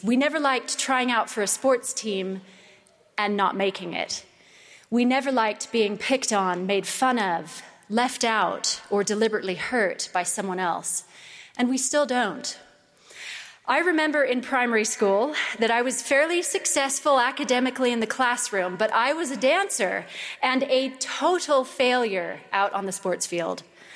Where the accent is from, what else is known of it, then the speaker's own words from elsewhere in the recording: California, United States; I grew up in California, my husband in England and Saudi Arabia. I was raised in the church from birth.